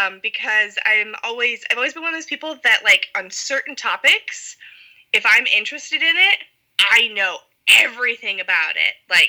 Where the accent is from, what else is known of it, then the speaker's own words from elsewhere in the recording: Florida, United States; I grew up in Florida, and so I was constantly surrounded by water, all the springs that are out there, there's tons of rivers and creeks, and the ocean was just 5 to 10 minutes away